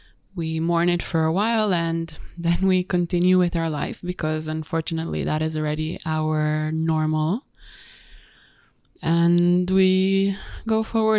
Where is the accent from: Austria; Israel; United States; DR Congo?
Israel; Tel Aviv, Tel Aviv District; I am originally from Tel Aviv, Israel. That's where I live right now.